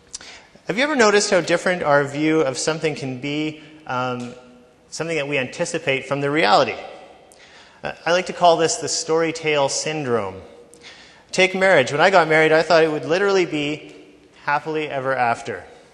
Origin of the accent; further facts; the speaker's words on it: Gimli, Manitoba, Canada; I grew up in Gimli, Manitoba. My parents were both ex-hippies from the 60s. I grew up on a farm